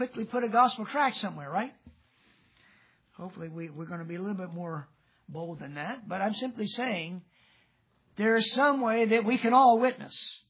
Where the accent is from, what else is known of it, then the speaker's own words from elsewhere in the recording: Delaware, United States; I grew up in Delaware, where sometimes you just about got knocked out of bed by a good clap of thunder.